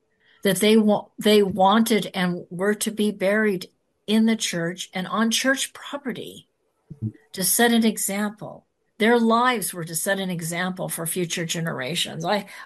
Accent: United States; as an American that this is what our fathers thought.

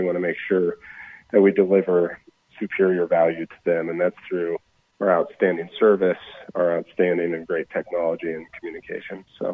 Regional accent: Park City, Utah, United States; I'm actually from Utah, grew up in Park City, and enjoying all the snow we're getting this week.

